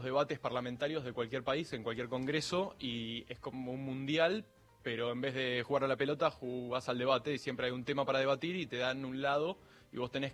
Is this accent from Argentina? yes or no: yes; Argentina; Yo crecí en la Argentina después del 2001